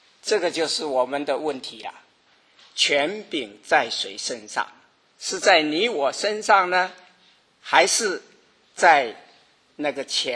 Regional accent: China; 钱，你有钱，我们中国人就叫做什么财主啊？

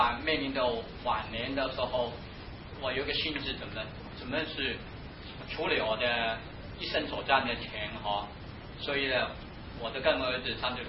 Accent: Hong Kong; 我是从香港来的，香港人最喜欢讲钱

